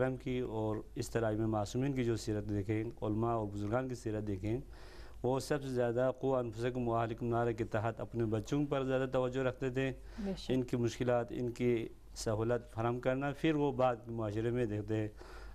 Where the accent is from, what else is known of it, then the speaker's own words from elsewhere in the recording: Ganche, Gilgit-Baltistan, Pakistan; now in Iran; اور میں پاکستان سے تعلق رکھتا ہوں. صوبہ جو جدید پاکستان، حکومت پاکستان نے جو بنایا ہے گلگت بلتستان، اس کے انتہائی آخری ڈسٹرکٹ گانچے سے تعلق ہوں میرا.